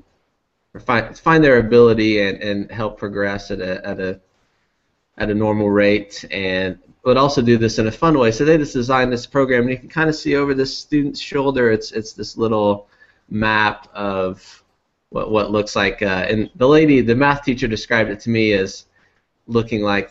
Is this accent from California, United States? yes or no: no; Kansas, United States; even though we're from Kansas and taught very close to each other here